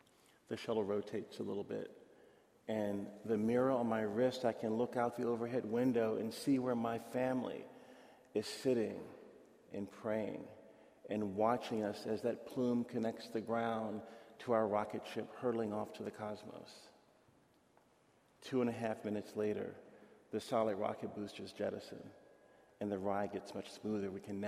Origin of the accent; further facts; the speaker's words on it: Virginia, United States; I'm watching my hometown, Virginia.